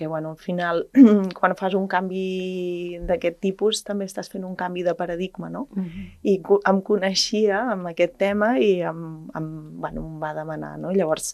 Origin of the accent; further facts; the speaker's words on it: La Granada, Catalonia, Spain; visc a 5 cases de la cooperativa del meu poble, que és la Granada.